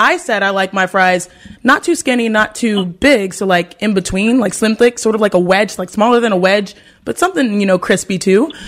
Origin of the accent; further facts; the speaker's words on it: Houston, Texas, United States; You know, I'm from Houston, Texas. I've been too far away from the dirty South.